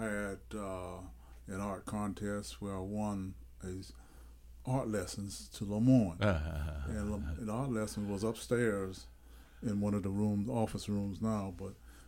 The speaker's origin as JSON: {"language": "English", "town": "Lake Jackson", "region": "Texas", "country": "United States", "said": "I'm from the Lake Jackson area, so I've watched the lake go up and down and up and down."}